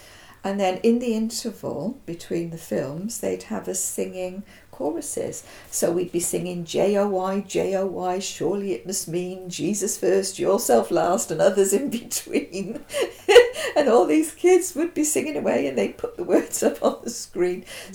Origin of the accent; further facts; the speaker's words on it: Wales, United Kingdom; accent: Monmouthshire; My accent, people have often been puzzled by it, because it's got a touch of Bristol, a touch of Gloucester, and a touch of Welsh.